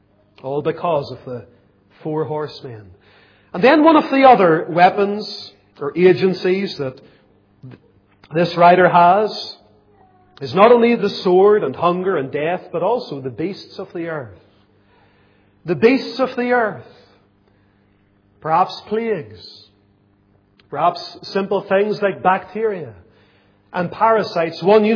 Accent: Lisburn, Northern Ireland, United Kingdom; I can think of the home that I was brought up in Lisburn.

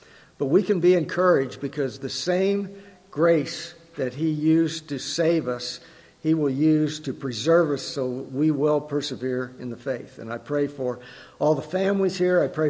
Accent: Decatur, United States; And I never stepped foot on a church outside of my hometown in Decatur when I was away.

